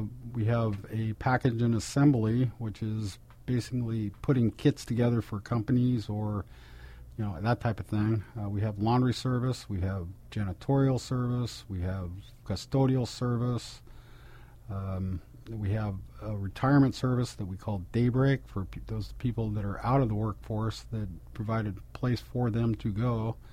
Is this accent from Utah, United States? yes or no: no; Salem, Oregon, United States; also born or lived in Roseburg; I'm a homegrown Oregonian. I was born in Roseburg, grew up in Salem. I'm dyed blue Salemite.